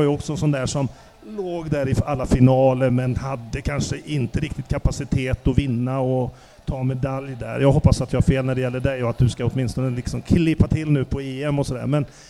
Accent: Värmland, Sweden; jag känner mig ju som en värmlänning

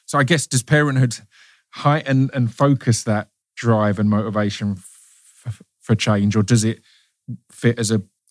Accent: East of England, United Kingdom; growing up where I grew up in Essex, it was very working class, very standard school and whatever.

